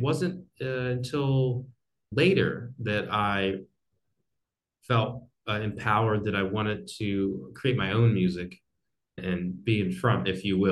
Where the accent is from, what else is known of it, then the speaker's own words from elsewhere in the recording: New Jersey, United States; I grew up in New Jersey and close to Philadelphia.